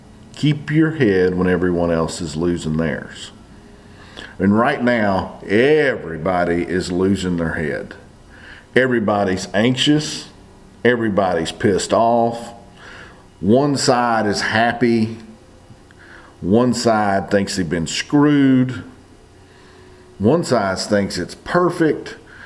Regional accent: United States; because I'm an American.

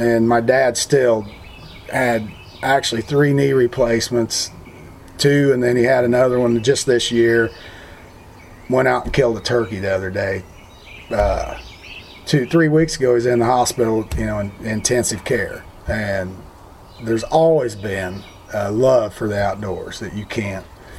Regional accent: Illinois, United States; even though we're from Illinois anymore, not always really proud of that, but it's small farm, you know.

